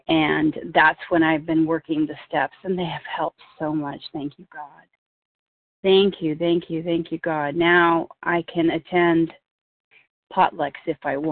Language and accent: English; Marysville, California, United States; I'm from Marysville, California.